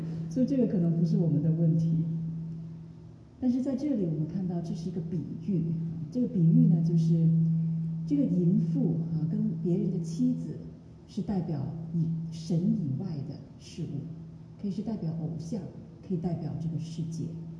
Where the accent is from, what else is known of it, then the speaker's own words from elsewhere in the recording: China; 我们中国人都知道吃饭是什么意思吧？